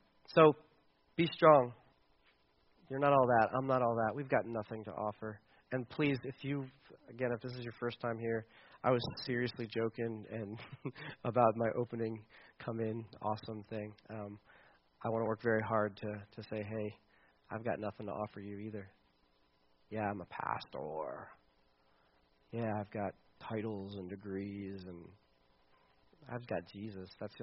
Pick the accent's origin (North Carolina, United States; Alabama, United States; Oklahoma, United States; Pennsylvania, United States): Pennsylvania, United States; I mean, we're from Mifflin County, so we're superior to Juniata County.